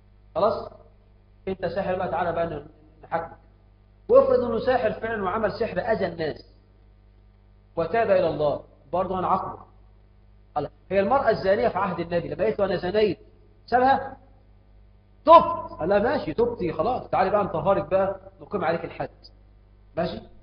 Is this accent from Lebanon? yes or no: no; Egypt